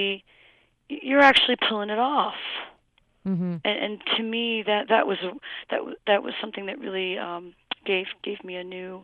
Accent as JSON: {"language": "English", "region": "Ohio", "country": "United States", "tie": "born or raised there", "lives_now": "New York City, United States", "said": "I'm from New York. But I got into the swing of it pretty quickly, because I was actually raised in Ohio. I live in New York City. I was turned into a New Yorker, but I was raised, you know, on a farm."}